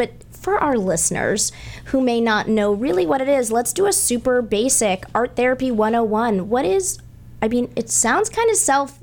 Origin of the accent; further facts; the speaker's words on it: Weston, Massachusetts, United States; I grew up in Weston.